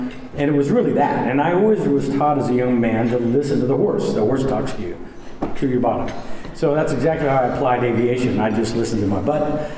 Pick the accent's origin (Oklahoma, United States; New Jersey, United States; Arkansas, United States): Oklahoma, United States; Hominy; I didn't appreciate that growing up in Hominy.